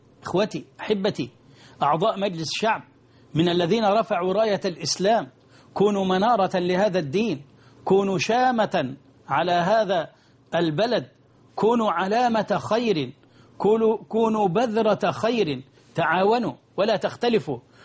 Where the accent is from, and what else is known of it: Egypt